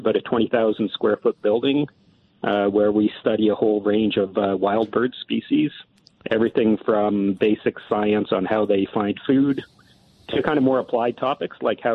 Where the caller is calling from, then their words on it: London, Ontario, Canada; I'm calling from home in beautiful London, Ontario.